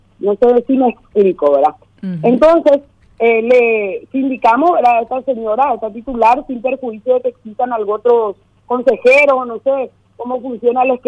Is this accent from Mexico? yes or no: no; Paraguay; esta señora cree que somos idiotas los paraguayos.